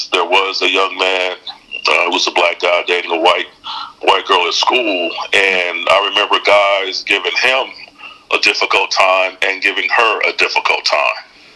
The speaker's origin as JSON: {"language": "English", "town": "Fayetteville", "region": "North Carolina", "country": "United States", "tie": "born or raised there", "said": "I went to Fayetteville State University, which was in my hometown, and it's an HBCU."}